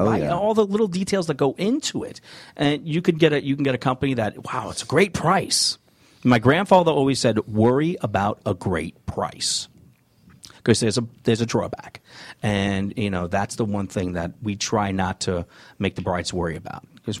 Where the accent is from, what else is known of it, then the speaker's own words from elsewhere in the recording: New York, United States; And the bride picked me because I was from New York